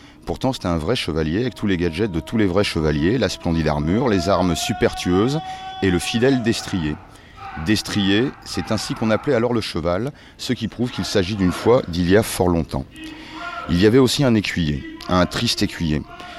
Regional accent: Occitanie, France; je viens de l'Aveyron, je suis sur Villefranche-de-Rouergue

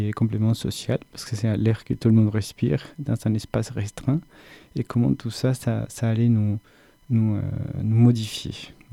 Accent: Bogotá, Bogotá D.C., Colombia; cette expérience a été donnée dans une capitale comme Bogota, je viens de la Colombie

